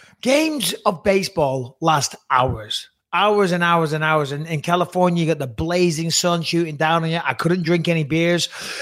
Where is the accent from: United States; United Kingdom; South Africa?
United Kingdom; England; I mean, as an Englishman, American football is at the top of my priorities.